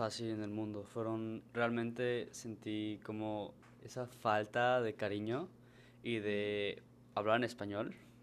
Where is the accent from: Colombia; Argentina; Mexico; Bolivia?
Mexico; Yucatán; Sí, como yucateco súper cariñoso, me hacía falta ese cariño de mis papás.